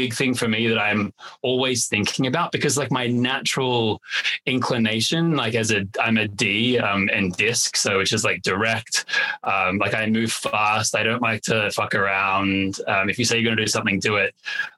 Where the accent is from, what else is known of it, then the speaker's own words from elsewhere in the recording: Australia; As an Australian, I like to swear a lot.